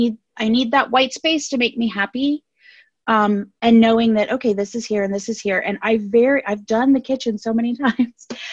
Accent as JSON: {"language": "English", "region": "Ohio", "country": "United States", "said": "because, you know, we're from Ohio, so we have that same voice, and it's just soothing"}